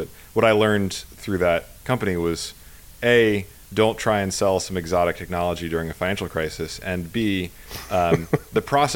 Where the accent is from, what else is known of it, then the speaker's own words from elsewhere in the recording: Pennsylvania, United States; moved away as an adult; No, actually, I grew up in Pennsylvania, of all places.